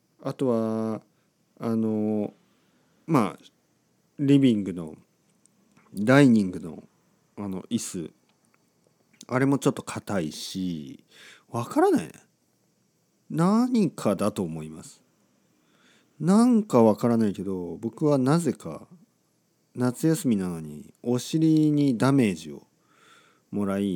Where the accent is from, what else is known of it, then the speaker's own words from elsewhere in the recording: Oita, Japan; 僕はまだ大分県の田舎、僕が生まれ育った町、僕の両親が今でも住んでいるところに来てます